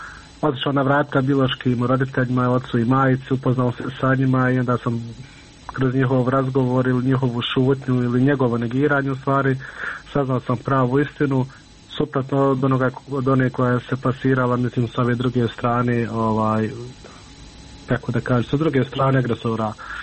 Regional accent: Bosnia & Herzegovina; ako smo imali lične karte kod nas u Bosni, bili smo nevidljivi od sistema

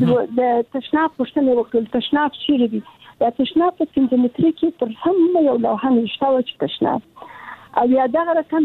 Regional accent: Kandahar, Afghanistan; زه د کندهار یم

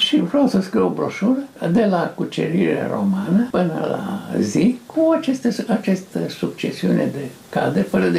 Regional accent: Romania; born there; M-am născut în România Mare în 1928

